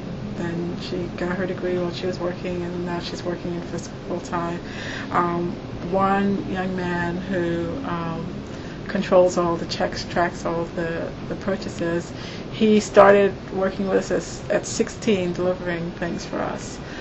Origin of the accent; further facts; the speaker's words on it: New York City, New York, United States; I mean, I grew up in Harlem, but I haven't lived here for a very long time.